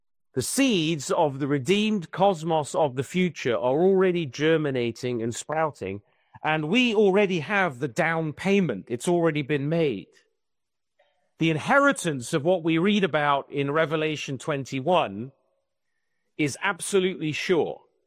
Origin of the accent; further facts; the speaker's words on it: England, United Kingdom; now in Louisiana, United States; I say an oak because I'm an Englishman, but I don't know what the biggest and the greatest trees are here in Louisiana.